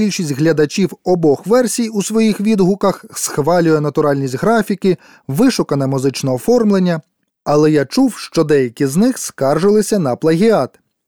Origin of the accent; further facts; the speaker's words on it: Kyiv, Ukraine; Я з Києва